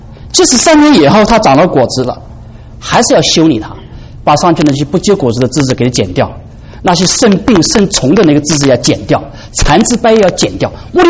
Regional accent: China; 我们中国人说啊，中国人那种常常写诗啊写词啊写赋啊

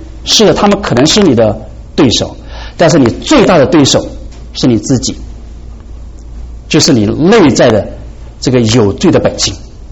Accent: China; 我们中国人啊，华人生下来的时候，我们在脑子里面常常想啊，人人都有成为圣人

